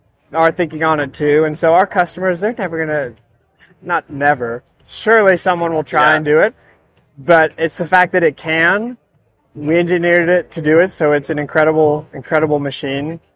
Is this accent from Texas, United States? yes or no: yes; Texas, United States; And we're from Texas, and we love that.